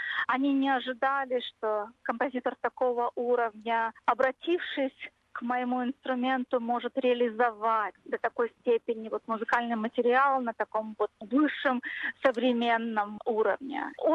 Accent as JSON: {"language": "Russian", "country": "Belarus", "moved": "yes", "lives_now": "Australia", "said": "Да, на самом деле в следующем январе будет 20 лет, как я уехала из Беларуси."}